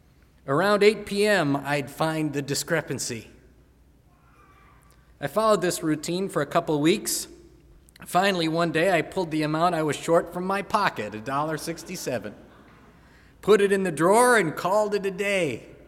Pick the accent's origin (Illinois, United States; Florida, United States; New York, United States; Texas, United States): Illinois, United States; Chicago; born there; grew up near where I was born in the Chicago area.